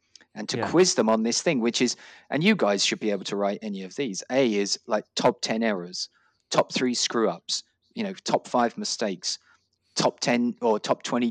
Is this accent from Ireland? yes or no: yes; Dublin, Leinster, Ireland; also born or lived in London; So I was born in London, but raised in Dublin.